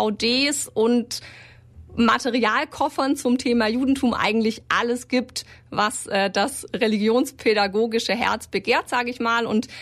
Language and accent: German; Ulm, Baden-Württemberg, Germany; Also ich bin gebürtige Ulmerin, also so ein richtiges Ulmer Gewächs, habe hier Abitur gemacht